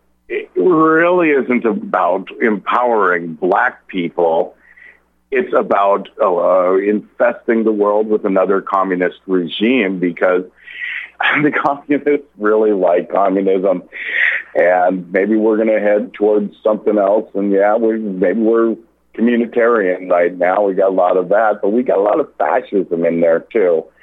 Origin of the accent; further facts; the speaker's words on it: Ireland; But I'm pink and I'm Irish, and I wasn't here when all these atrocities happened. But I was in Ireland